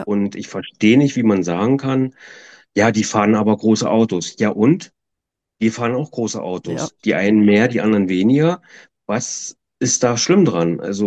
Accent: East Germany, Germany; moved away as an adult; ich bin ja in Ostdeutschland groß geworden und ich war 20, als die Mauer geöffnet wurde, bin ich ja geflüchtet nach Westdeutschland und war eigentlich ständig am Umziehen.

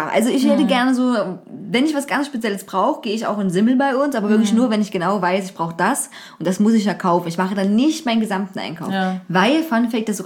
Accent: Zwickau, Saxony, Germany; Also bei uns in Zwickau war es auch mal so Klobus.

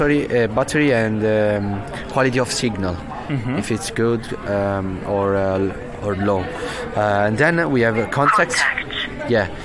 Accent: Italy; English is a second language; we are from Italy, so I make an example.

